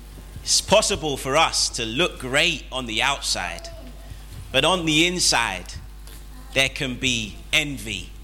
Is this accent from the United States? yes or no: no; London, United Kingdom; growing up in Southeast London, we just thought we were the bee's knees.